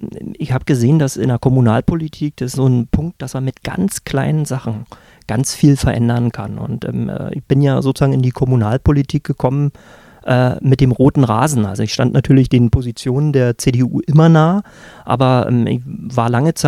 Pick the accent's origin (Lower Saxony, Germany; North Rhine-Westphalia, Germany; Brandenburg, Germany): Brandenburg, Germany; Potsdam; born there; Also Potsdam ist ja, wie gesagt, mein Geburtsort und ist auch ein Stück weit Heimat für mich. Und ich hatte meinen Wohnsitz immer hier